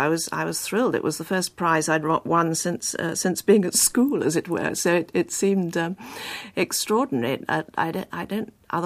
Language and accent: English; Egypt; somebody growing up in Egypt. And it wasn't until I went back there with my husband and some friends for the first time since I was a child